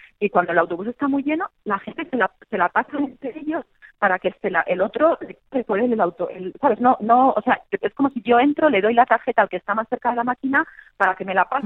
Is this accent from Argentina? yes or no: no; Spain; yo, bueno, pues soy mayor, ya, vamos, mayor que tú por la voz que te oigo, pero yo crecí en España en los 70, los 80